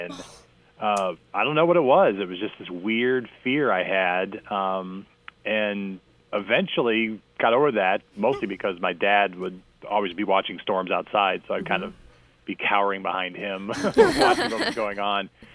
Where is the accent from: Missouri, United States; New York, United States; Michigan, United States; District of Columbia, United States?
Missouri, United States; St. Louis; I grew up around St. Louis, and my parents watched the same station all the time